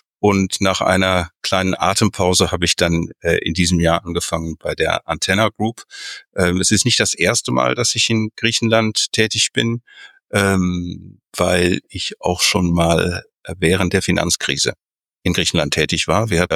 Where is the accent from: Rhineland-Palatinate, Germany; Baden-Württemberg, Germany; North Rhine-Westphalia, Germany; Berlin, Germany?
North Rhine-Westphalia, Germany; Mülheim an der Ruhr; Ich komme aus Mülheim an der Ruhr